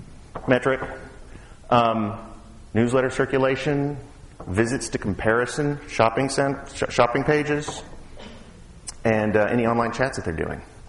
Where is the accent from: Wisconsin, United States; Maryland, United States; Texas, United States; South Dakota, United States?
Texas, United States; Austin; And I'm from Austin, so I've got a bit of a technology bent.